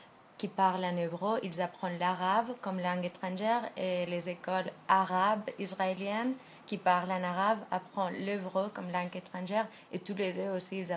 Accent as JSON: {"language": "French", "country": "Spain", "said": "Moi, je suis espagnole et aussi pas juive"}